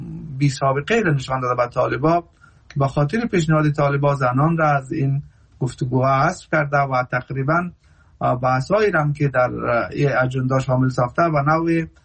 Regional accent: Afghanistan; ما مردم که از افغانستان هستیم

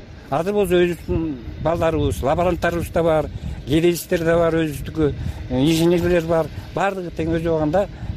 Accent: Talas Region, Kyrgyzstan; Биз өзүбүз Таластан келдик, өзүбүздүн техникаларыбыздын баарын алып келдик.

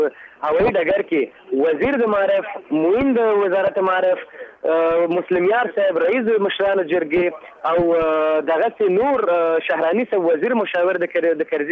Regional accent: Afghanistan; زه افغان یم

